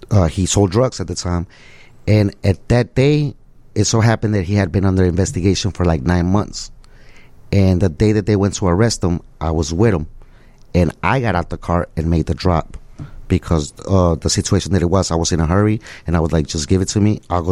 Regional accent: Mexico; English is a second language; My father was born in Mexico, then I was born in Mexico. And even as a child, we used to come to the United States legally with a visa due to my grandfather being a natural born citizen.

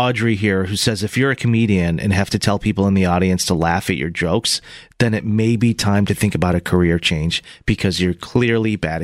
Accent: Los Angeles, California, United States; I'm in my hometown in LA.

